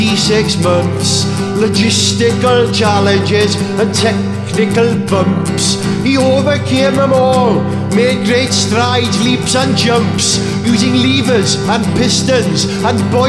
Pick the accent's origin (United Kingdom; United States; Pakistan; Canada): United Kingdom; Wales; I'm from Wales.